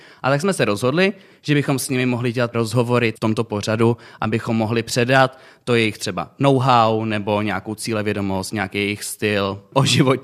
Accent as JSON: {"language": "Czech", "town": "České Budějovice", "region": "South Bohemian Region", "country": "Czechia", "lives_now": "Zlín, Czechia", "said": "Pocházím z Českých Budějovic, takže docela zdaleka"}